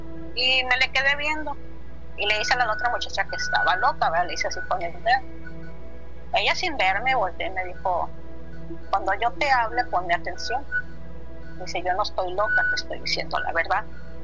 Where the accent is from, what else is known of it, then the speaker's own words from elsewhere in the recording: Torreón, Coahuila, Mexico; now in San Antonio, United States; somos de Torreón, Coahuila, México.